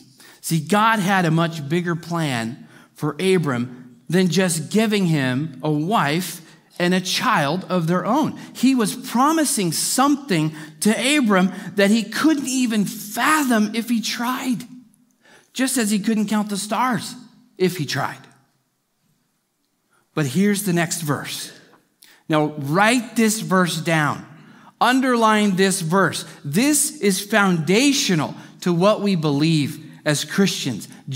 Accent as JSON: {"language": "English", "region": "California", "country": "United States", "lives_now": "Arkansas, United States", "said": "kind of like when I moved to Arkansas. I'm like, Lord, where on earth am I going? Arkansas. I'm from California."}